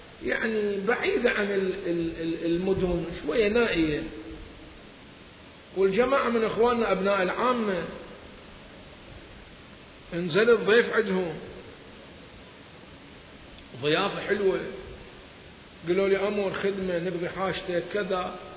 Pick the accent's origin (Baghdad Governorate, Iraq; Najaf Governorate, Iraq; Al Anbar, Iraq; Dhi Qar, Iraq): Najaf Governorate, Iraq; Najaf; احنا عندنا سيد عندنا في النجف